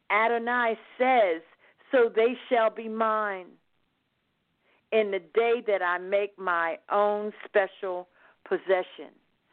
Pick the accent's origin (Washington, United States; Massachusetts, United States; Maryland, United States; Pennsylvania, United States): Pennsylvania, United States; Philadelphia; particularly Philadelphia, Pennsylvania, that is my hometown.